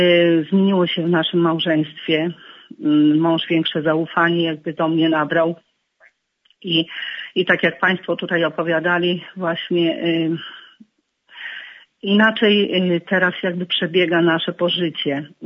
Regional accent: Podlaskie Voivodeship, Poland; pochodzimy z diecezji łomżyńskiej.

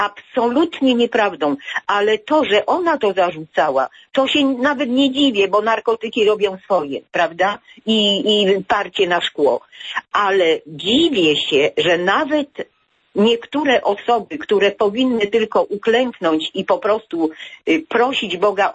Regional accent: Jordanów, Lesser Poland, Poland; born there; Ja urodziłam się w Jordanowie i tam byłam także bierzmowana przez Jana Pawła II świętego.

